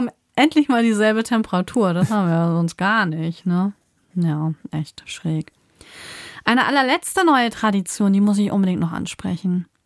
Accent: Lower Saxony, Germany; born or raised there

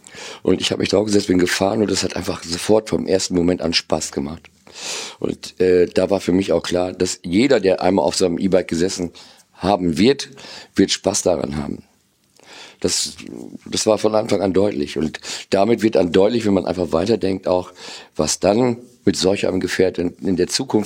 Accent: Cloppenburg, Lower Saxony, Germany; born there; der ist am 7.4.61 geboren in Kloppenburg

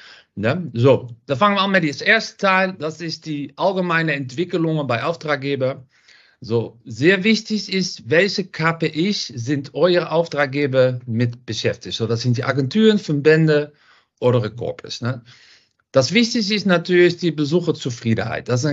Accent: Netherlands; German is a second language; Ich komme aus Holland. … Ich bin von Venue Marketing, ein Bildungsplattform für Event Locations. Das mache ich seit 8 Jahren schon in Holland.

